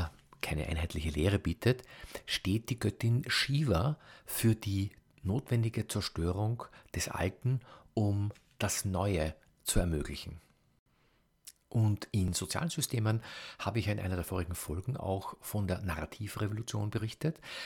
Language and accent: German; Austria; Noch dazu ist mir ja als Österreicher Revolution überhaupt suspekt.